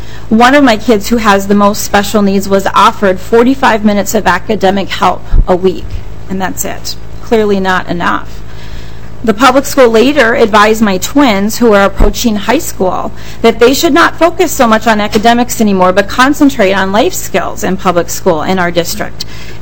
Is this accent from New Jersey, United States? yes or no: no; Eden Prairie, Minnesota, United States; I'm from Eden Prairie.